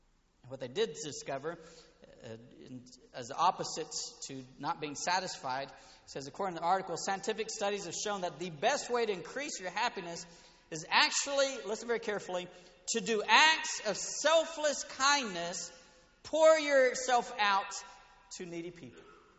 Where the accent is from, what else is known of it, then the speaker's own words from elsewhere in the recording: Brazil; English is a second language; I came from Brazil, so I'm a terrible speller of English.